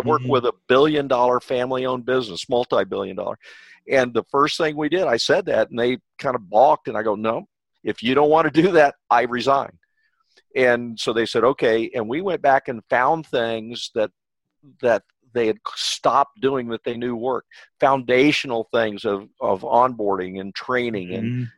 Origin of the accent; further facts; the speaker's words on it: Kansas, United States; I'm from Kansas. I was raised on a wheat farm back there